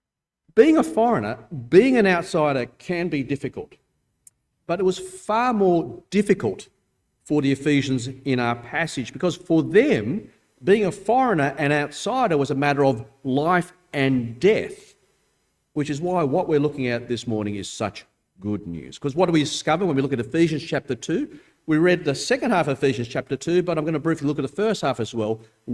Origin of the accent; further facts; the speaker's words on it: Australia; born there; accent: Australian; Despite the thick Aussie accent I have, I know what it's like to be a foreigner. I was born in Australia, always been a citizen, but my parents were migrants from Malaysia.